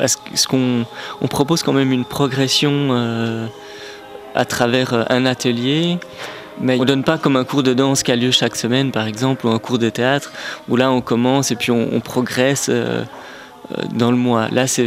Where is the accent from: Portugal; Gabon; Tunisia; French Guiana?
French Guiana; Kourou; je viens de Kourou.